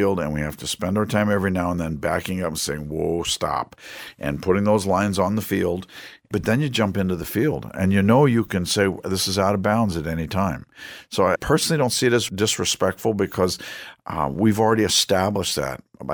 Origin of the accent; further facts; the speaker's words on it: Washington, District of Columbia, United States; I mean, I grew up in Washington, D.C., my high school years anyway